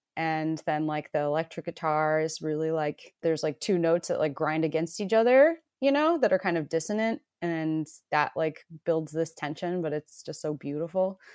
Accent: United States; I am from America. I'm a musician also.

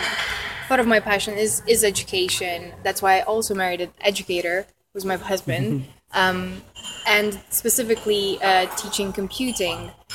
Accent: Romania; now in Sheffield, United Kingdom; I'm originally from Romania, but now I live in Sheffield

